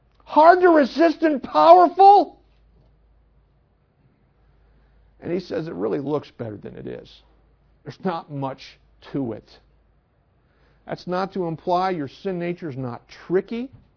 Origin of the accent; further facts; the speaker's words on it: Palatine, Illinois, United States; When I was growing up, I grew up in Palatine, Illinois, just outside of Chicago, one of the suburbs.